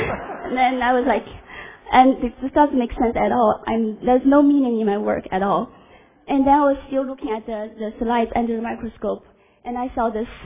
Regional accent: China; Actually, growing up in China, I was educated into an atheist.

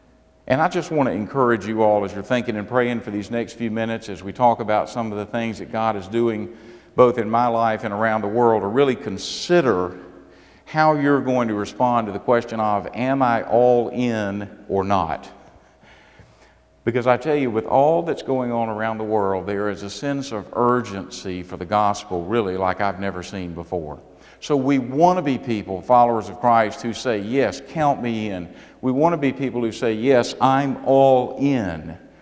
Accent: South Carolina, United States; No, I'm from South Carolina.

